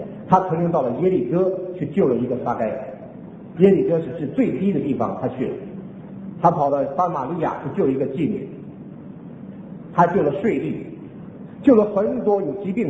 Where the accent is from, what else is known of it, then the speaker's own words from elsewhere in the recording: China; 我们中国人信神容易信耶稣难啊